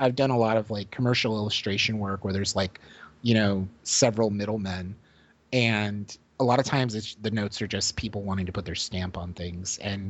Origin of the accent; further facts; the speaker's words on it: Florida, United States; born there; because I was born in Florida, so we had that SeaWorld water ski show.